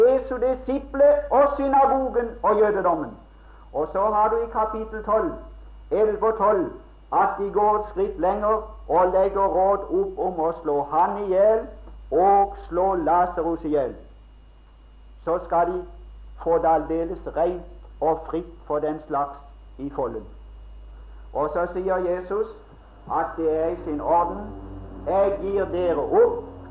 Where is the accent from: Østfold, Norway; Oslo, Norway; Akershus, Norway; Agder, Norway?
Agder, Norway; Mosby; accent: Mosby dialect; Jeg er født i Mosby-dialekten.